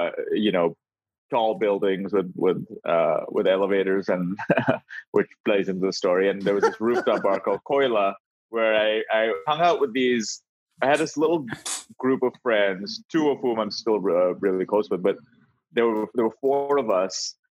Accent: India; So I grew up in India

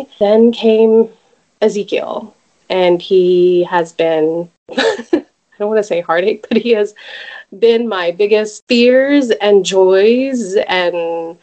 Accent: Dallas, Texas, United States; So I am originally from Dallas and raised here in a community that I feel connected to and yet a little distant from as well

